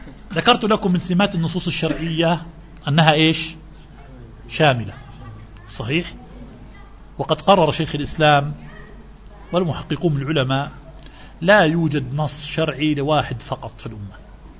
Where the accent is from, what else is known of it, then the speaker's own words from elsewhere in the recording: Tunisia; وقد نؤدي إلى الحبس في بلادنا تونس